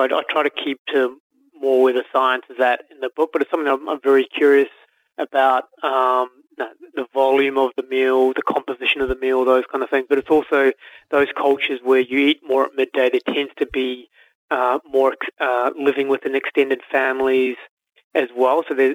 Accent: New Zealand; also born or lived in Spain; Then, I come from a Spanish background. I was born in Spain and grew up in New Zealand.

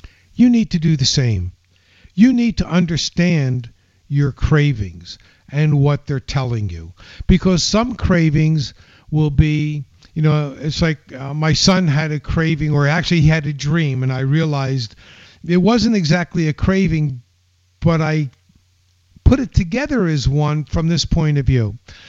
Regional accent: Philadelphia, Pennsylvania, United States; You know, I grew up in Philadelphia. I actually had a business at one point in my youth selling soft pretzels and Italian water ice.

